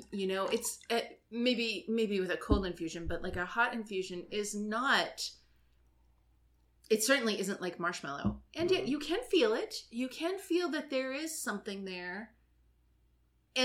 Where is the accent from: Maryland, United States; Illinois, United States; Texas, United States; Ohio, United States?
Texas, United States; Yankee. I was raised in Texas.